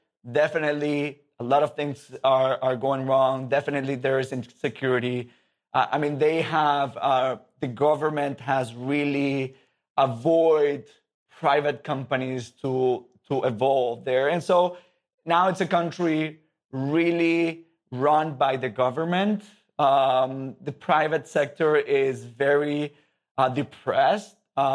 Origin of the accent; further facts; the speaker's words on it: Caracas, Capital District, Venezuela; English is a second language; now in United States; in the mornings and in the afternoons, it was me delivering in my hometown, Caracas.